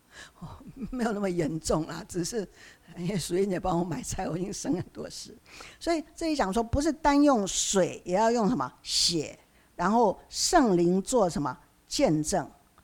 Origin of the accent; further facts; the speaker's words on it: Taiwan; 这个我们台湾话说听到哪里去了